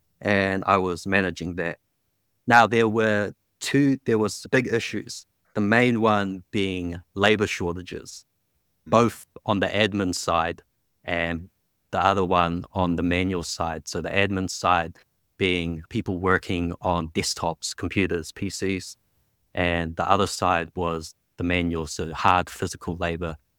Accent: Wellington, New Zealand; I grew up in Wellington. It's the capital city of New Zealand. It's just a small capital, population of 500,000. So I actually grew up there all my life.

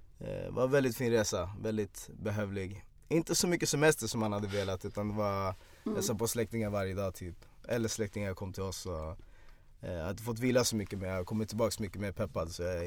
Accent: Sweden; born there; vad intressant med tanke på att jag är född här i Sverige, men jag får väl föra deras talan

